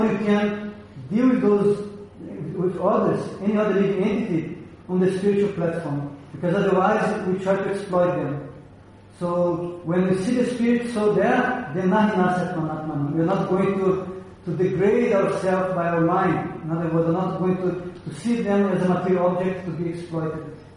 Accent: Brazil; I'm from Brazil, no?

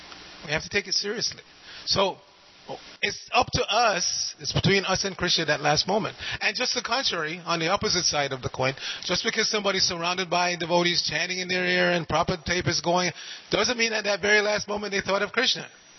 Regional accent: New York, United States; I'm from New York. I was raised on bagels.

